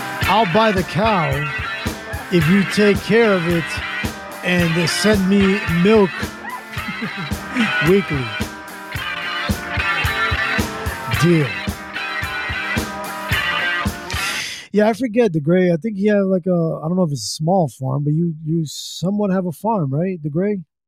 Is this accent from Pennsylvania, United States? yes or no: yes; Pennsylvania, United States; So, congratulations to that Pennsylvania, my home state, Pennsylvania